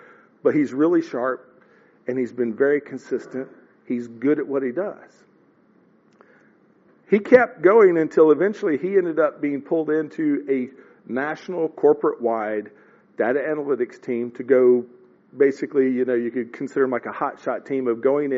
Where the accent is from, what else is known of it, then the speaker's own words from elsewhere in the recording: Missouri, United States; I grew up in the Springfield, Joplin, Missouri area.